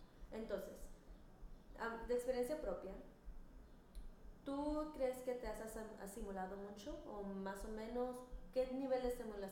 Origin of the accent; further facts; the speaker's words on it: United States; somos americanos porque crecimos, nacimos en este país y esa cultura también es parte de nosotros, pero no vamos a olvidar nuestra cultura de México.